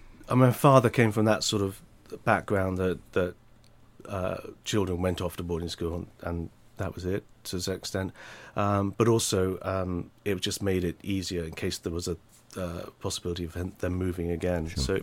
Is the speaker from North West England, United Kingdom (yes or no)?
no; Portsmouth, South East England, United Kingdom; born there; also born or lived in Edinburgh; No, I was born in Hampshire, not so far away, actually in Southsea, the seafront of Portsmouth. And I was lived there for a couple of years.